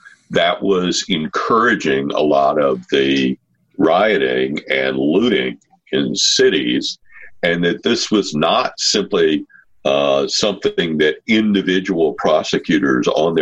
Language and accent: English; Mississippi, United States; And that was how I felt growing up in the Mississippi Delta.